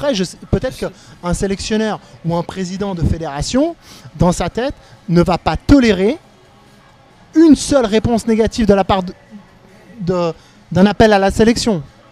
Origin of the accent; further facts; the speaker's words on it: Switzerland; moi, en tant que Suisse